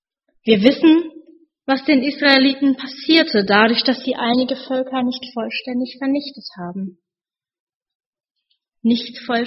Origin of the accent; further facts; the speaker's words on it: Lower Saxony, Germany; Ich bin ja Ostfriesin und stur ist so